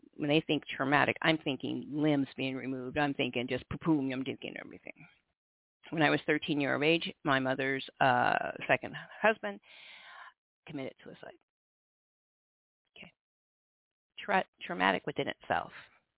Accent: Sioux City, Iowa, United States; I mean, we are from Sioux City, Iowa. 4x4 blocks really seriously could have taken us to another liquor store.

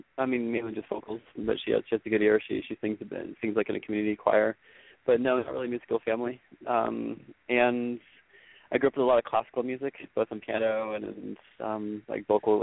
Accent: Maine, United States; I grew up in Maine, actually, and so, you know, it's somewhat similar in terms of being surrounded by a lot of green and water

